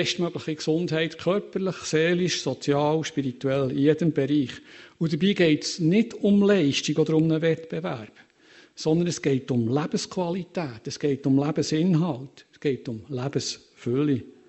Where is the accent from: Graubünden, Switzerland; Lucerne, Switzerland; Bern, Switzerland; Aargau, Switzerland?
Lucerne, Switzerland; born there; Ich bin in Luzern geboren.